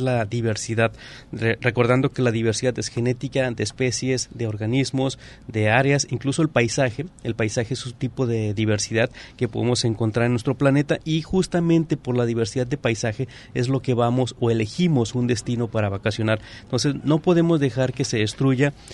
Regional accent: Mexico; la Federación somos todos los mexicanos

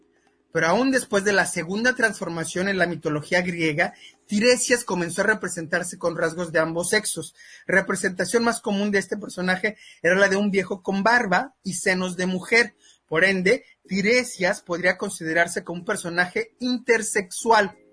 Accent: Mexico; porque todos somos mexicanos, todos somos compatriotas.

